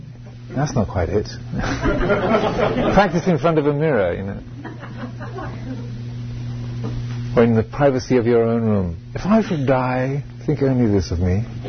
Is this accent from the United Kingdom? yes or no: yes; England, United Kingdom; I was born in England, you know, and grew up in a particular kind of family, went to a particular kind of school, was born in a certain year, part of the country